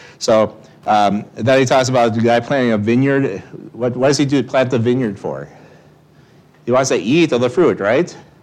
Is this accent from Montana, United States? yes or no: no; Wisconsin, United States; I'm from Wisconsin. I would put dairy cows in here because that's what I would think of drinking milk.